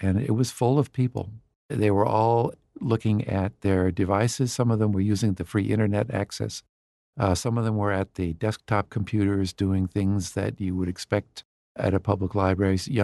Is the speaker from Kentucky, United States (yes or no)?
no; Michigan, United States; When I was still growing up in Michigan, we went to the library regularly.